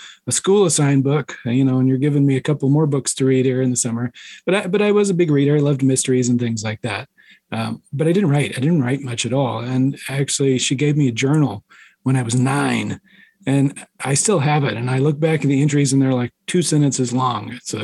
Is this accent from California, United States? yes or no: no; Mississippi, United States; So I grew up in Mississippi, which I kind of assume, you know, as a Southern state is a fiction state.